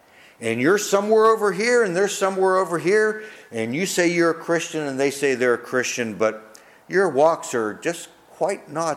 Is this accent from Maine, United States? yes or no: no; Pittsburgh, Pennsylvania, United States; Some people only know me from when I grew up back on Beachdale Street back in Pittsburgh.